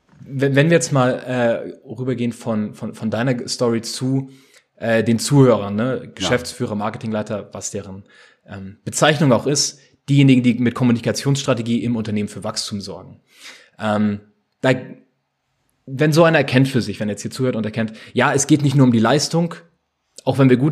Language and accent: German; Germany; vor allen Dingen als Deutsche, wenn man sich das anschaut, ne?